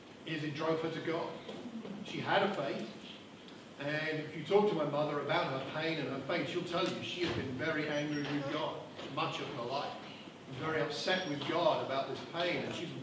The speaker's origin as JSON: {"language": "English", "town": "Luton", "region": "East of England", "country": "United Kingdom", "tie": "born there", "said": "I was born in Luton 58 years ago."}